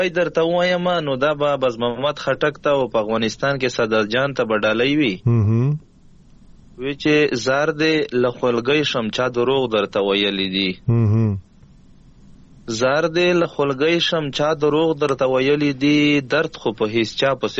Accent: Khyber Pakhtunkhwa, Pakistan; now in Bannu, Pakistan; مونږ اصل کې د وزیرستان یو خو اوس په بنو کې پاتې کیږي وزیر یما

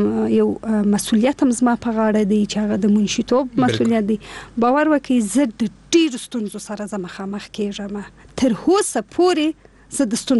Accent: Afghanistan; زه افغان یم او موږ ټول یو افغانان یو

